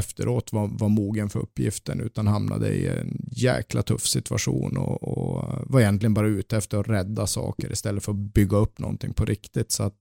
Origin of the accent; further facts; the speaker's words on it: Luleå, Norrbotten County, Sweden; Jag växte upp i Luleå och stått på H-läktaren där